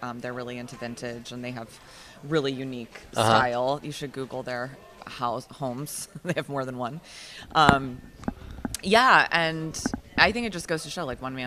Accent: Ponte Vedra Beach, Florida, United States; also born or lived in Georgia; Yep. I was born in Northeast Georgia, but yeah, I've been in Florida for most of my life, Ponte Vedra Beach

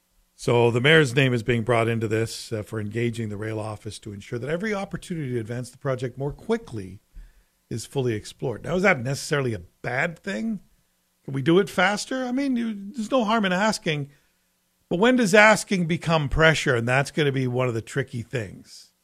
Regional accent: Toronto, Ontario, Canada; maybe because I grew up in Toronto where I'm used to streetcar drivers getting out with a big pole, bang, bang, banging ice off the wires because the streetcar's stuck.

